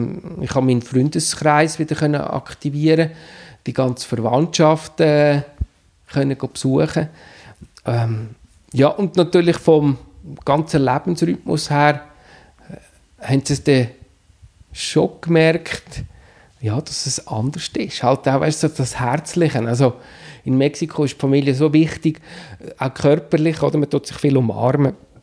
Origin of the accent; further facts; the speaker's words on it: Steinhausen, Zug, Switzerland; also born or lived in Mexico / Spain; Und darum bin ich dann seit im April 2010 zurück in die Schweiz gekommen. Und wie das Schicksal so wird, wieder in Steinhausen, im Dorf, wo ich aufgewachsen bin.